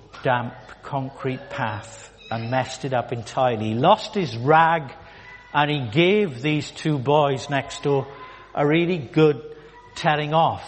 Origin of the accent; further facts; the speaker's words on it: Swansea, Wales, United Kingdom; I'm not Scottish. Welsh. I'm Welsh, okay? I was born in Swansea, hence my support.